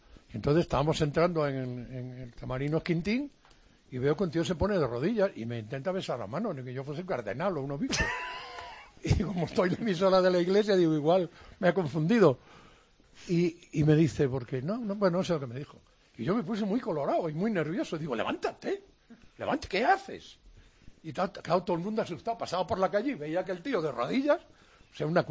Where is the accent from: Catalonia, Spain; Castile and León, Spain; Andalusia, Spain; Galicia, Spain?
Galicia, Spain; now in Madrid, Spain; yo soy gallego